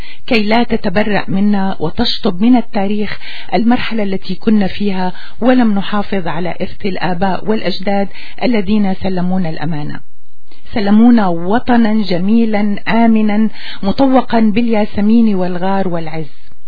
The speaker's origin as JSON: {"language": "Arabic", "country": "Syria"}